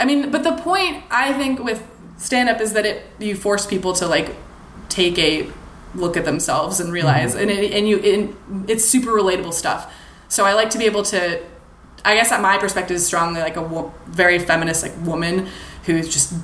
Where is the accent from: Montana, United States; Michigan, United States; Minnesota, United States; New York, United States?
Minnesota, United States; now in Los Angeles, United States; I'm from Minnesota where people are friendly all the time.